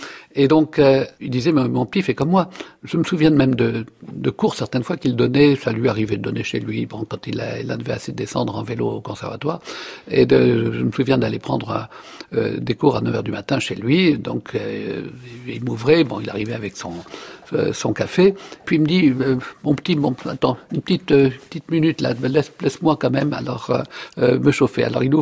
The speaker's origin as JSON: {"language": "French", "town": "Cannes", "region": "Provence-Alpes-Côte d'Azur", "country": "France", "tie": "born there", "said": "donc je suis né à Cannes en 1945 et je suis musicien"}